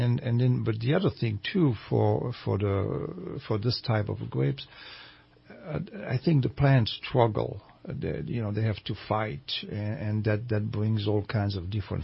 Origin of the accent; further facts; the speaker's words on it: Geneva, Switzerland; also born or lived in Lausanne; I come from the Rhone Valley. I grew up in Geneva, Lausanne, around the Lake Geneva, Lake Léman.